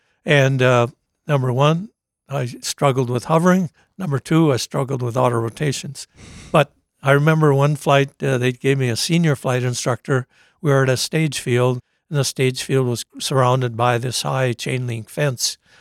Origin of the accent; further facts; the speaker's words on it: Oshkosh, Wisconsin, United States; I grew up here in Oshkosh, and after high school, I wasn't college material at all.